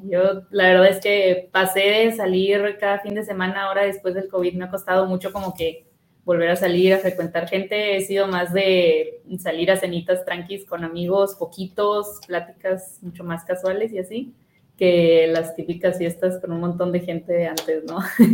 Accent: Monterrey, Nuevo León, Mexico; Soy de Monterrey, México, de acá del norte, de la ciudad del clima loco. Ahorita ya estamos como a 18 grados, algo así, y ayer estábamos a más de 30. Pero eso ya es nuestro día a día.

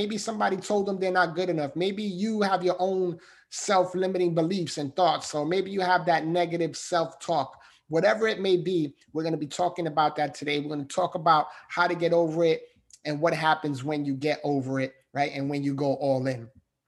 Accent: New York City, New York, United States; I grew up in the Bronx, New York.

